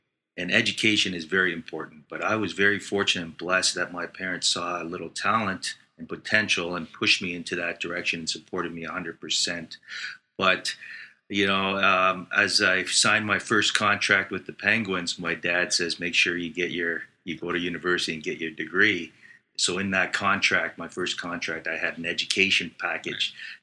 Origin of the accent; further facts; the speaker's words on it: Toronto, Ontario, Canada; you know, I was a Maple Leafs fan.